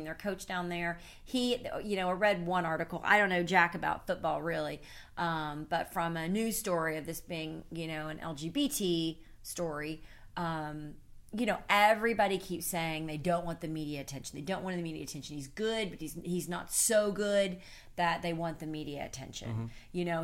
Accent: the South, United States; so many people tend to think that it's just because I'm from the South

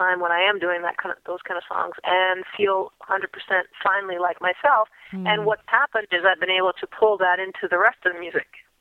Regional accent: Minnesota, United States; I'm, you know, I'm just a Minnesota, you know, Midwest girl with a very normal upbringing and small town.

